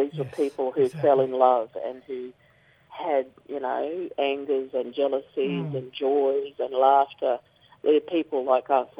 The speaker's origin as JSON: {"language": "English", "town": "Logan", "region": "Queensland", "country": "Australia", "tie": "born or raised there", "said": "I grew up in Magungeon, Brisbane, on the south side, in Logan, just right at the top north end of Logan near Brisbane in Rochdale, went to Rochdale State School. And then when I was 16, I moved down to Eagleby, which is a real black area, black and Pacific Island area of Logan"}